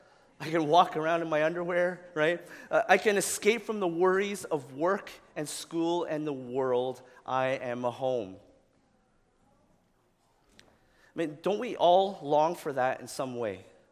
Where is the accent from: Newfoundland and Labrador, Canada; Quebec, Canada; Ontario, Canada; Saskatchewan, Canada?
Saskatchewan, Canada; Regina; every year, we were growing up in Regina, Saskatchewan.